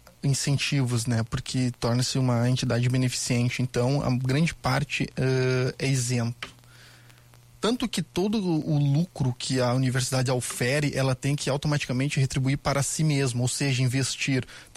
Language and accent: Portuguese; Rio Grande do Sul, Brazil; Não sou de Porto Alegre, sou natural do interior